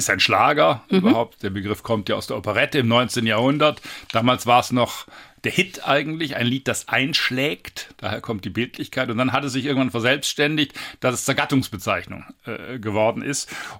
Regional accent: Baden-Württemberg, Germany; ich bin ja auch am Neckar aufgewachsen, also nicht in unmittelbarer Meeresnähe

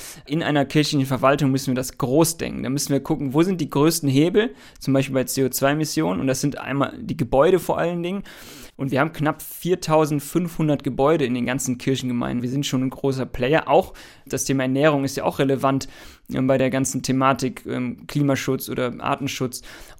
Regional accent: North Rhine-Westphalia, Germany; als ich nach dem Studium zurück in meine Heimat gezogen bin. Und dann habe ich 2 S-Bahn-Haltestellen vom Hambacher Forst entfernt gewohnt

